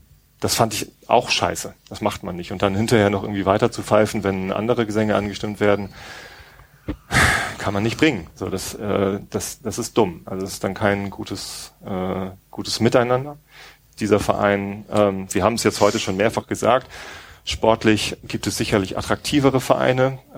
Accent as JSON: {"language": "German", "town": "Tostedt", "region": "Lower Saxony", "country": "Germany", "tie": "born or raised there", "said": "Ich bin in Tosted aufgewachsen. Tosted ist selber ein Nazi-Kaff. Nein, ist kein Nazi-Kaff."}